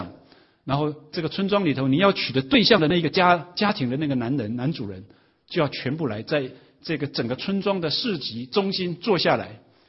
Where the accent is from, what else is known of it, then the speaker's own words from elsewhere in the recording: Indiana, United States; 我是从印第安纳来的